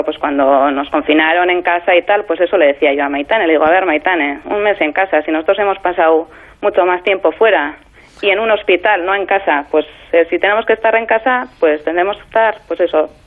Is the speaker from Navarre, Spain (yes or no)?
yes; Navarre, Spain; Nosotros somos de Navarra, pero no hemos hecho todo el tratamiento en Navarra